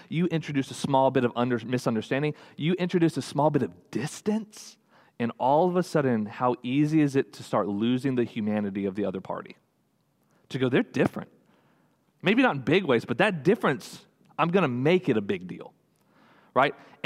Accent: Texas, United States; We got to travel to Salem last spring break. We've never been because we're from Texas.

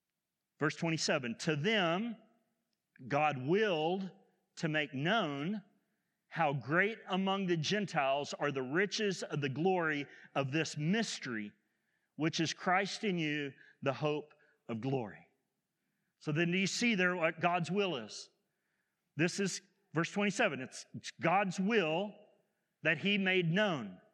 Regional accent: Oklahoma, United States; I'm from Southwest Oklahoma, so let me spell that.

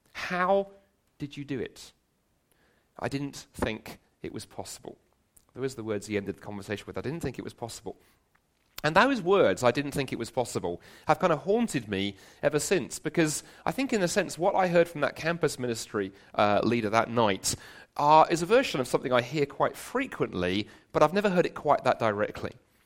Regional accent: London, United Kingdom; moved away as an adult; now in Toronto, Canada; I come originally from London. You may tell that by the accent.

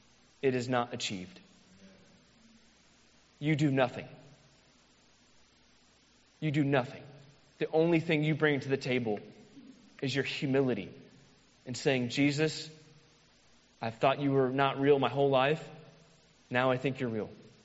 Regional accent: Florida, United States; I have Florida, the greatest state in the world. I had to network to get. I was born in Florida. I'm a Floridian.

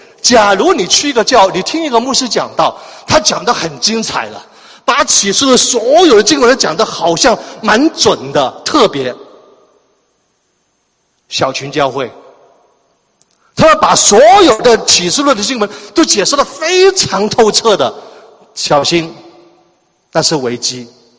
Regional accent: China; now in Mississauga, Canada; 那我们中国人喜欢那个车牌是888

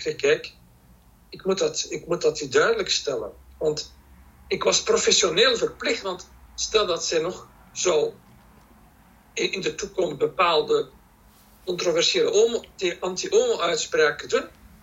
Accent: Brussels, Brussels-Capital Region, Belgium; een traditioneel Vlaams katholiek gezin. Ouders zijn van Vlaanderen naar Brussel komen wonen. Ik ben geboren in Brussel. Ik ben een Brusselaar

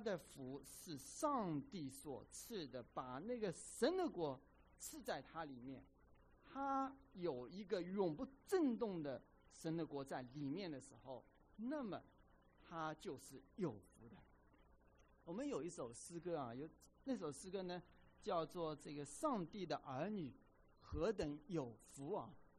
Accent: China; 这个福字啊，我们中国人很喜欢说福，对吧？

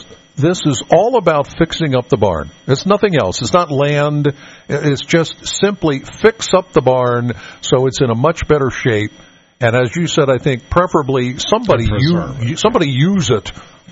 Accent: Penns Valley, Pennsylvania, United States; I'm from Penns Valley.

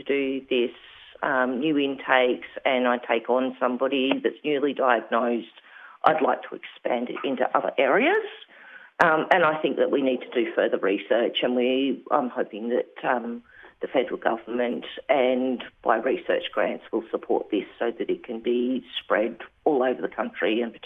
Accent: Northern Territory, Australia; I came from Central Northern Territory, so where there is a lot of culture and traditional ways.

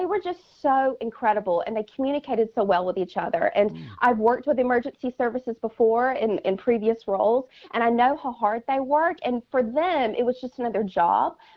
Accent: the South, United States; I grew up in the South. They thank everybody, okay?

